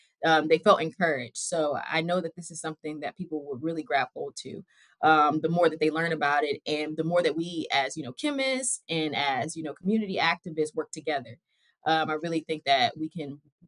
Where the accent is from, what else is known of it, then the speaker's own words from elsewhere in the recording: Atlanta, Georgia, United States; So I grew up in Atlanta, Georgia. I'm born and raised Georgia Peach.